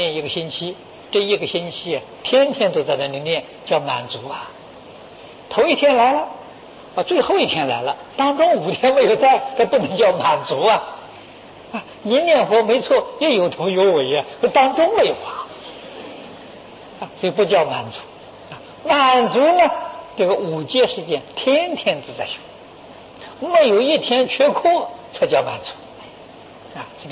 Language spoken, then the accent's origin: Chinese; China; 我们中国人常讲嘛，积阴德啊